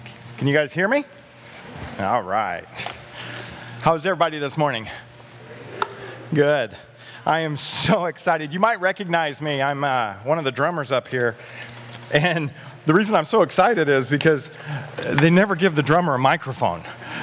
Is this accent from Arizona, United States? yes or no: no; Dodge City, Kansas, United States; born there; So I was born in 1966 in Dodge City, Kansas.